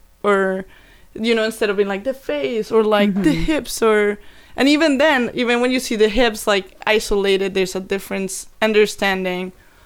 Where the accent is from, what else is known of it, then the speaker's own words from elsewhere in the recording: Colombia; And there were so many things that resonated and kind of reminded me of growing up there.